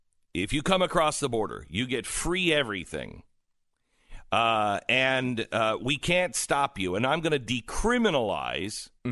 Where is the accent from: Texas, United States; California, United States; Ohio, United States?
Texas, United States; For instance, I'm from Texas. I carry a gun.